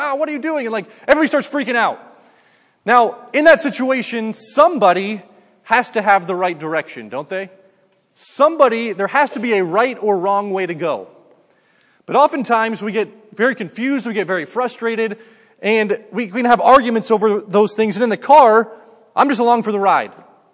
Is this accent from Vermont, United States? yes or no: no; New Jersey, United States; I grew up in New Jersey, so you probably know that's kind of like New York, New Jersey.